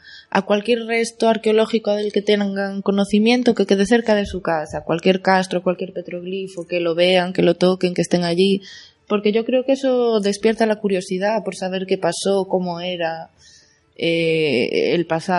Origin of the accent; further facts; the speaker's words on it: Carnota, Galicia, Spain; yo soy de Carnota, entonces tengo predilección por los restos que hay en mi zona. En Carnota tenemos muchísimos petroglifos.